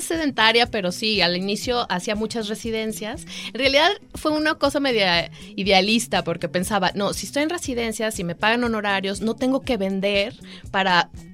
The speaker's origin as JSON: {"language": "Spanish", "town": "Guadalajara", "region": "Jalisco", "country": "Mexico", "said": "Soy de aquí de Guadalajara."}